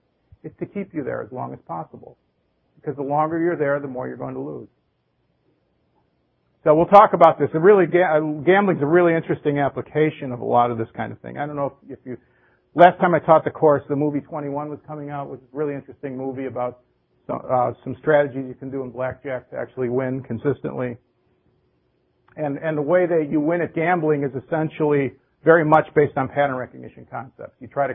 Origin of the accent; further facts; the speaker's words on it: Chicago, Illinois, United States; it used to be that I come from Chicago, and people used to vote. We used to be very famous in Chicago that the city of Chicago was a Democratic city